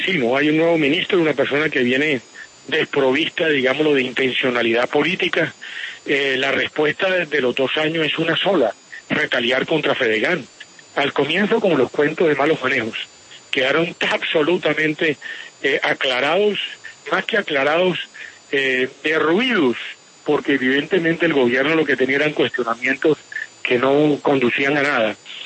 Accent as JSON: {"language": "Spanish", "country": "Colombia", "said": "Yo soy un colombiano"}